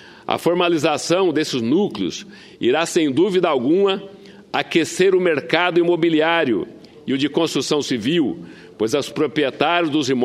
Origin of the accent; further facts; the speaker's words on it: Santa Catarina, Brazil; Eu que não sou gaúcho, sou catarinense, mas tenho lá no Rio Grande muitos familiares.